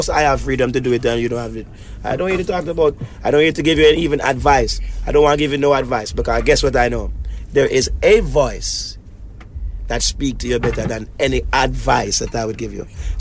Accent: Jamaica; also born or lived in United States; I am Jamaican. I learned back about America as a big youth.

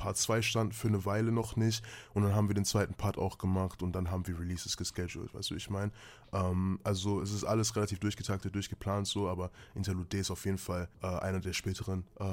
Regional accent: Düsseldorf, North Rhine-Westphalia, Germany; ich bin 20 Jahre alt, ich komme aus Düsseldorf, ich bin Rapper.

